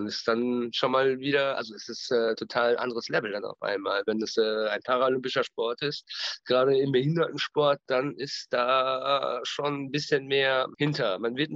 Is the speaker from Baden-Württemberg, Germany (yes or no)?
no; Dortmund, North Rhine-Westphalia, Germany; Ich bin jetzt praktisch in meiner Heimatstadt in Dortmund